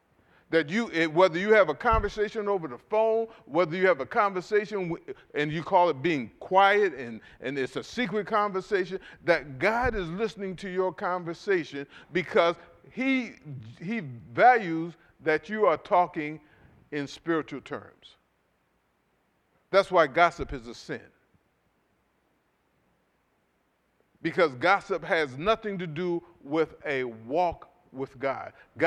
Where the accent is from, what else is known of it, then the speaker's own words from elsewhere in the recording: Philadelphia, Pennsylvania, United States; When I grew up in North Philadelphia, it was a sign of your manhood to be able to curse.